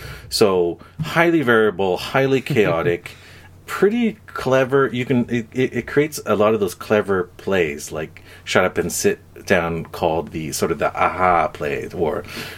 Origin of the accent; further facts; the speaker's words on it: Canada; I'm Japanese Canadian